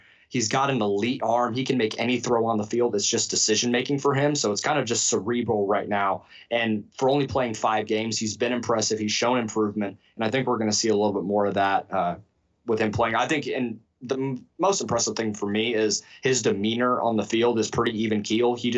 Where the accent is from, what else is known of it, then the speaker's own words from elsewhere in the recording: Kansas City, United States; to be fair, I'm from Kansas City, so I was not as familiar with Texas football until I moved a little bit further south for school.